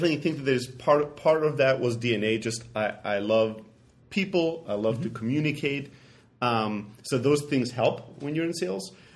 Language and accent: English; Germany; I grew up back in Europe, Greek background, but grew up in Germany.